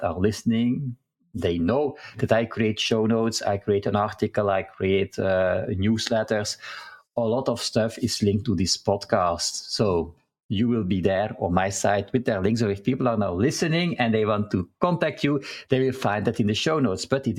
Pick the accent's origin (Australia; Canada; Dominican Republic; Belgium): Belgium; because I'm from Belgium, but mostly people in the US call me